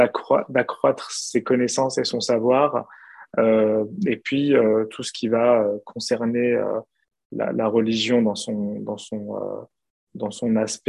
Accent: Île-de-France, France; moi j'ai grandi en région en Île-de-France, en région parisienne.

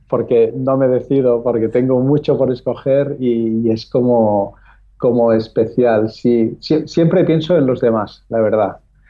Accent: Catalonia, Spain; venimos del Valle del Llémena, una zona de agrícola, ganadera, a 20 kilómetros del centro de Girona, pero una valle recóndita

